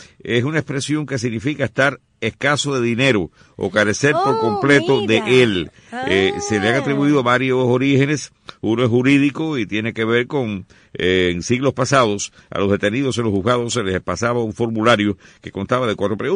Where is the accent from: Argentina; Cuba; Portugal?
Cuba; Yo tenía un pariente aquí cuando yo llegué de Cuba, me decía, oye, tú debes estar en la cuarta pregunta.